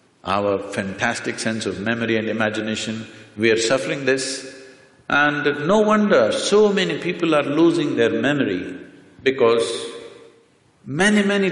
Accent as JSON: {"language": "English", "town": "Mysore", "region": "Karnataka", "country": "India", "tie": "born or raised there", "said": "I was in Mysore, my hometown."}